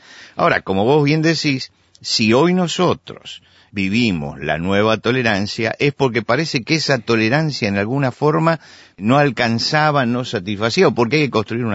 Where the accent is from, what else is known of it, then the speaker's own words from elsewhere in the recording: Buenos Aires, Argentina; A mí, como argentino, me resulta fácil convivir con otras culturas. Yo vivía en un barrio de Buenos Aires donde al lado vivían almaceneros que eran españoles.